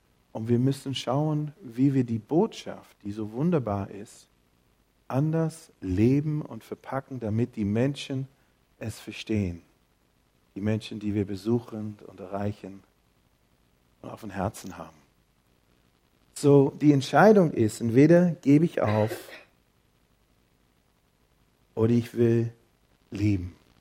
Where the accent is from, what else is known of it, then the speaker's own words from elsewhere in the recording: Australia; German is a second language; now in Germany; ich bin Australier-Deutsche, deswegen ein bisschen komischen Akzent manchmal